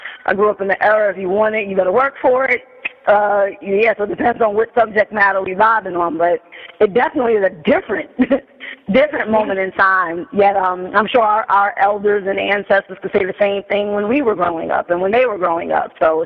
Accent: New York City, New York, United States; Absolutely. Harlem girl, absolutely. Born and raised, Harlem.

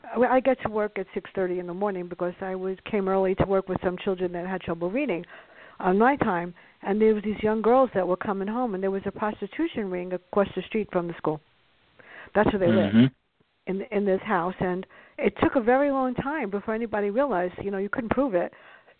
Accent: Bronx, New York, United States; I grew up in the South Bronx.

